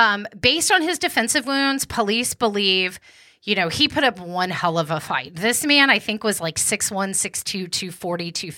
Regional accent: Wichita Falls, Texas, United States; born there; which is near where I was born in Wichita Falls, Texas.

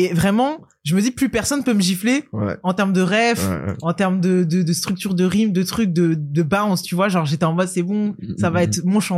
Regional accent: Paris, Île-de-France, France; qui suis pas de Montreuil. Moi, je suis une sudiste, Paris-Sud.

